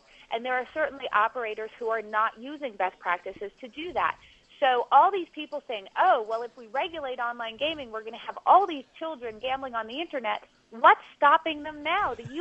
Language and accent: English; New Hampshire, United States; In my home state of New Hampshire, however, it's completely legal to play.